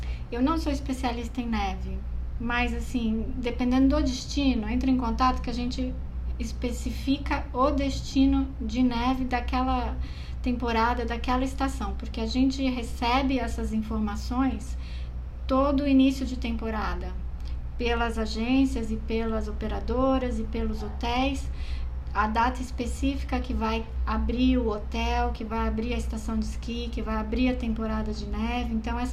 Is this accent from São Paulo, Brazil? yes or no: yes; São Paulo, Brazil; Tanto eu como a André, a gente é aqui de São Paulo